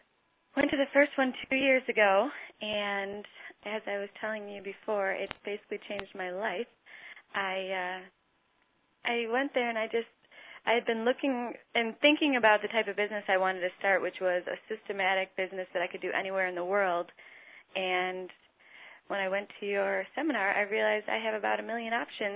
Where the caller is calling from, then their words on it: Chicago, Illinois, United States